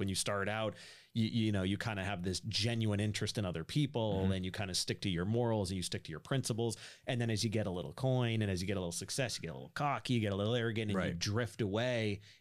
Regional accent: Boston, Massachusetts, United States; I'm originally from Boston. I went back up there.

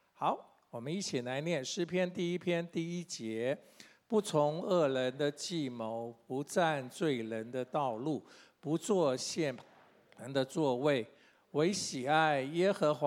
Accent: China; 我们中国人常常讲一句话叫近朱者赤，近墨者黑

